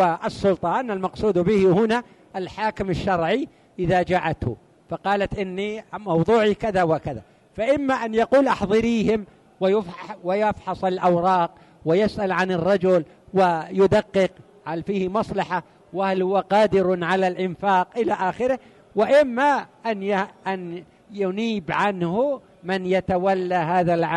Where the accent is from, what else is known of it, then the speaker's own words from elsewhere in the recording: Mecca, Makkah Province, Saudi Arabia; وعاشت عندنا في مكة